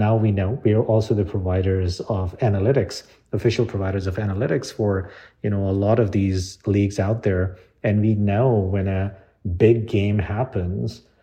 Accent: London, United Kingdom; I grew up in London. I went to school there.

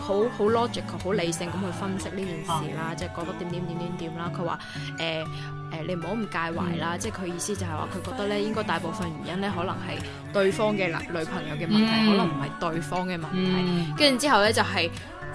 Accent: Guangdong, China; 咁你都知道我哋广东人对鸡好有追求啦

